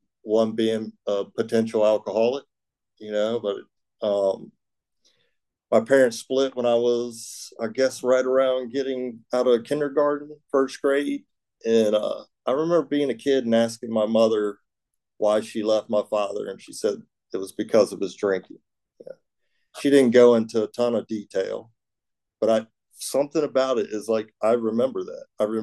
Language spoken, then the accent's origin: English; Norfolk, Virginia, United States; born there; I was born in Norfolk, Virginia. My father was a tugboat captain.